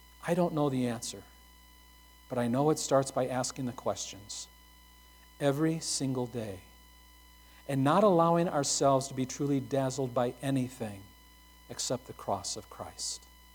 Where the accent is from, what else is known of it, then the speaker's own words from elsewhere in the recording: United States; now in Tanzania; at the end of the day, I'm still an American.